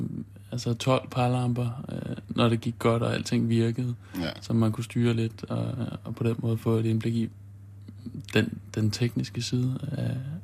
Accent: Roskilde, Zealand, Denmark; jeg er født og opvokset i Roskilde, så det var det naturlige sted at komme, hvis man var interesseret i musik.

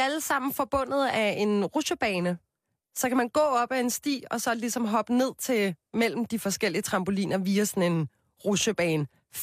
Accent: Copenhagen, Capital Region of Denmark, Denmark; Jeg er vokset op på Christianshavn med min mor og min far, en storesøster, en lillesøster og en lillebror.

